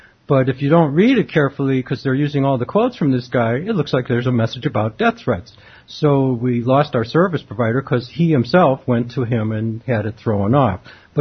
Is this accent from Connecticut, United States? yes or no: no; New York, United States; I was from New York.